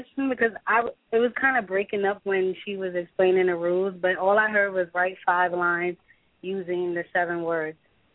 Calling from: New York, United States; Hi, Ms. Blue. … I'm calling from New York.

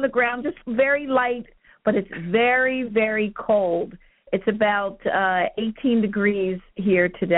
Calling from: New Jersey, United States; I'm calling from New Jersey.

